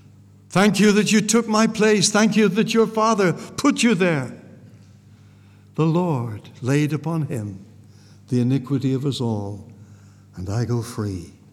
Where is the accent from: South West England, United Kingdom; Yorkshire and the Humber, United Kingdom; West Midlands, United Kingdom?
South West England, United Kingdom; moved away as an adult; now in Lancashire, United Kingdom; the hills of Lancashire, where I live. I don't belong up there. I come from Devon. I'm a West Country man, but I've lived in the north of England now nearly 40 years.